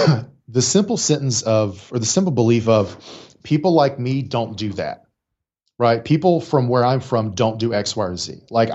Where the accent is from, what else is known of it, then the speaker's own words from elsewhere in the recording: Appalachia, United States; accent: drawl; And like, I allowed more of my accent, my drawl to come out. And, you know, the article kind of ended with like, you know … I'm an entrepreneur. And I say, y'all, I'm from up a holler, right?